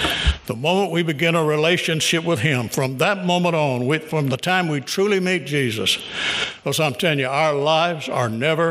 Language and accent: English; Spring Hill, Louisiana, United States; I grew up in Spring Hill, pastored in Minden